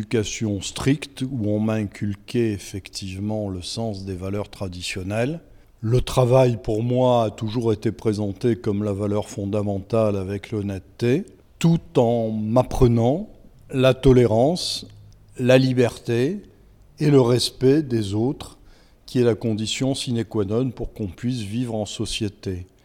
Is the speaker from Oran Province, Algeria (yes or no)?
no; Algiers, Algiers Province, Algeria; Alors, moi, je suis né à Alger parce que mon père était ingénieur des arts et métiers et il était effectivement en poste à Alger lorsque je suis né.